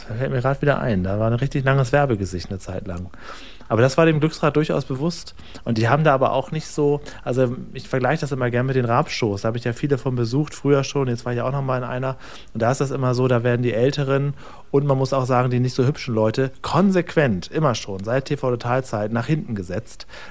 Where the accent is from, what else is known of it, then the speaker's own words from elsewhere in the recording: Northern Germany, Germany; wir kommen aus Norddeutschland